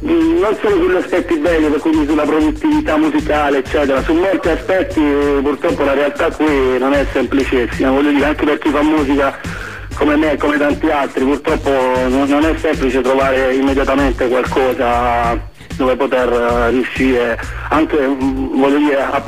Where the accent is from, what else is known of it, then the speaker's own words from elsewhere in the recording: Taranto, Apulia, Italy; born there; Io faccio parte di Taranto, cioè io sono nato a Taranto, che è una città purtroppo da troppo tempo conquistata, tra virgolette, da Marina Militare, Ilva, inquinamento, insomma un terreno abbastanza devastato.